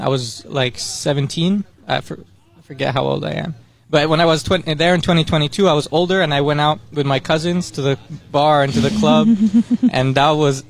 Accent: Montreal, Quebec, Canada; I'm from Montreal. My father is Lebanese, but he's not born there.

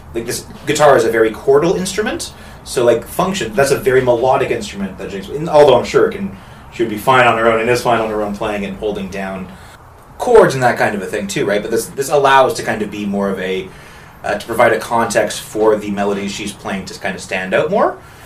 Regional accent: Toronto, Ontario, Canada; I'm also a Newfoundlander by choice. That's right. I'm from Toronto originally.

